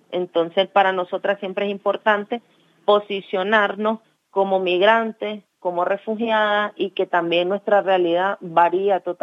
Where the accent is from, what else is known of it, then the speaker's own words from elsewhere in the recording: Nicaragua; moved away; somos nicaragüenses, tenemos un estatus que no nos permite involucrarnos en política interna